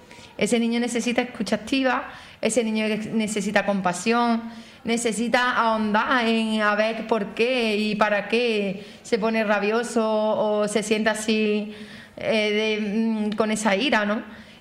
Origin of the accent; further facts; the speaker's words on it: Pedrera, Andalusia, Spain; tengo el privilegio de que soy de aquí, de Pedrera